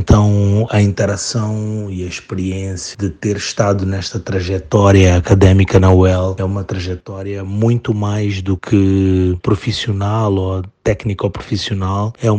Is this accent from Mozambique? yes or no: yes; Mozambique; fazendo a melhoria dos negócios a nível de Moçambique e de África, Moçambique que é o país de onde eu sou